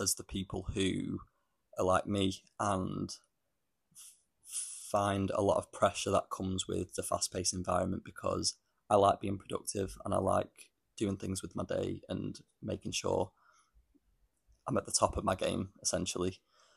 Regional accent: Blackpool, North West England, United Kingdom; Yeah, I am from Blackpool, but yeah, I'm not Scouse, and I never will be.

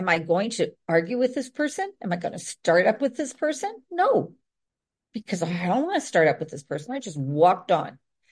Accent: Toronto, Ontario, Canada; I'm from Toronto, Canada, you know, so doing an export plan into the States.

